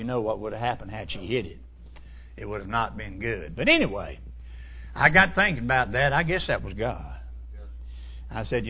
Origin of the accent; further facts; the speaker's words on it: Gulfport, Mississippi, United States; born there; I was born in Gulfport, Mississippi, 1948.